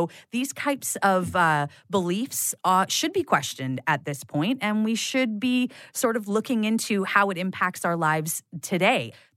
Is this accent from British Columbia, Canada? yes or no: yes; Prince Rupert, British Columbia, Canada; I was growing up in Prince Rupert, British Columbia, which is up the BC coast, just before you get to the Alaska Panhandle.